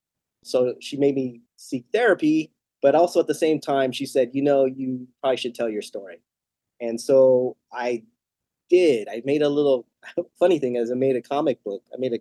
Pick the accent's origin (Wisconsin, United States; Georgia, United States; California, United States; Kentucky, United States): California, United States; San Diego; now in Oakland, United States; I grew up in Paradise Hills, that's southeast San Diego, and I went to Robert E. Lee Elementary.